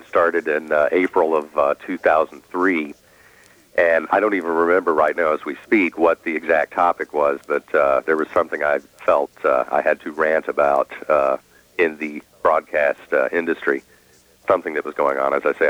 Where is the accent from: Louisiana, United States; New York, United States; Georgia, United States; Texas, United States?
Georgia, United States; Atlanta; doing the standard DXing thing from, you know, while growing up in the Atlanta area.